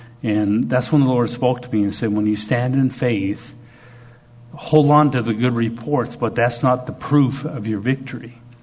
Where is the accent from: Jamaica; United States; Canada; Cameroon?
Canada; I'm Canadian mostly